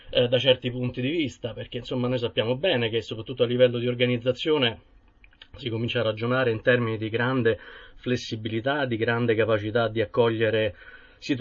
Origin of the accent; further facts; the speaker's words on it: Rome, Lazio, Italy; io sono anche romano